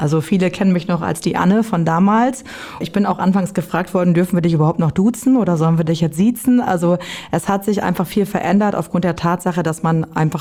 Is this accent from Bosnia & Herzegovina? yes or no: no; Büren, Lower Saxony, Germany; born there; Ich komme aus dem Landkreis Cloppenburg. Ich komme gebürtig aus Büren. Das liegt in der Gemeinde Emsteck. Und ich wohne mittlerweile in Garl zusammen mit meiner Familie.